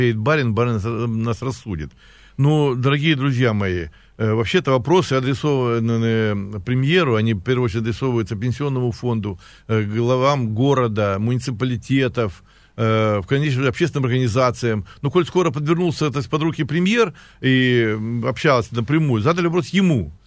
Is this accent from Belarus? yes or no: no; Sevastopol, Crimea, Ukraine; Я как крымчанин, как севастополец, всегда говорю